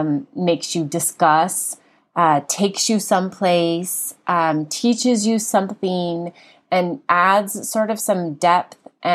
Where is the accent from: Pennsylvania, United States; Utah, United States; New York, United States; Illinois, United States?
Utah, United States; Salt Lake City; I grew up in Salt Lake City, Utah. She grew up in Australia. I have four sisters. She had only brothers. I grew up in a city.